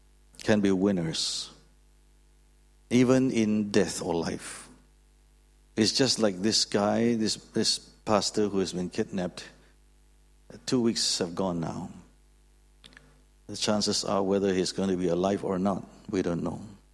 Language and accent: English; Malaysia; now in Australia; Did you know that I'm actually from Malaysia? Okay, just in case you don't know, but I live in Australia. My family lives in Australia.